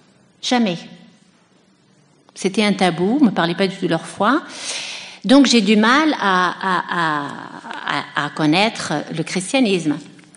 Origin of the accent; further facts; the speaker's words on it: Tunisia; j'ai décidé de rentrer chez moi en Tunisie